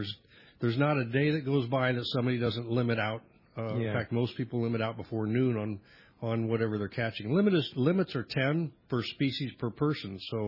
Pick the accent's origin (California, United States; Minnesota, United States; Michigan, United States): California, United States; San Diego; But going to San Quintin reminds me of growing up in San Diego.